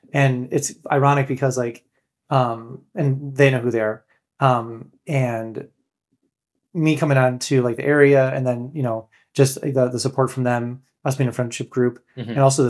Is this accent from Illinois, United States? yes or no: yes; Chicago, Illinois, United States; because I grew up in Chicago, the water there is very dirty.